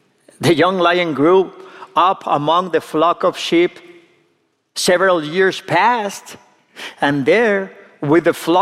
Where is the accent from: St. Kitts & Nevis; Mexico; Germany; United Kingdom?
Mexico; Monterrey, Nuevo León; accent: Latino; English is a second language; now in San Antonio, United States; I'm from Monterrey, Mexico.